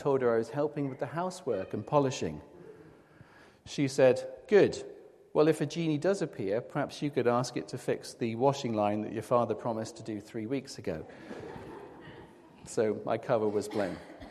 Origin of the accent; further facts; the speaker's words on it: Newton Abbot, South West England, United Kingdom; I grew up in Newton Abbot as a child.